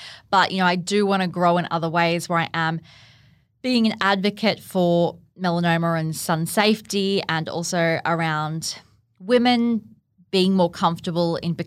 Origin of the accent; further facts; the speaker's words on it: Gold Coast, Queensland, Australia; I'm born and bred on the Gold Coast, where I'm coming to you from right now. I've lived here my whole life apart from I lived overseas for about 6 months when I was 17.